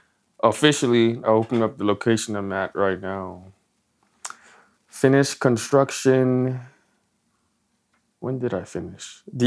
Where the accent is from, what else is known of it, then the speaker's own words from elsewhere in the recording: Nigeria; now in United States; So it's amongst Black Americans, you don't know I'm Nigerian.